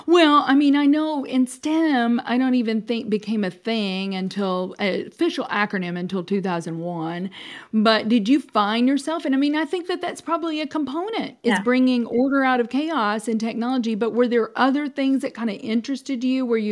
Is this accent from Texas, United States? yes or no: no; Paducah, Kentucky, United States; which is not too far from my hometown, Paducah, Kentucky.